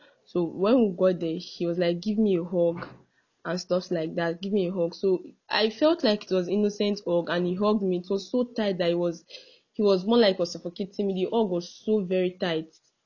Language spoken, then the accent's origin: English; Edo, Nigeria; He asked me where I'm from because I'm actually from Edo State.